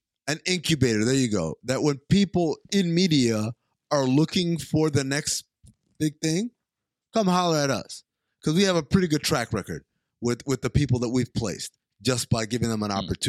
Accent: Canada; I'm Canadian

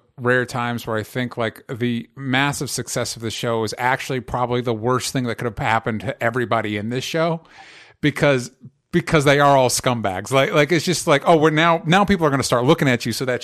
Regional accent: Florida, United States; I grew up in Florida. I know these people.

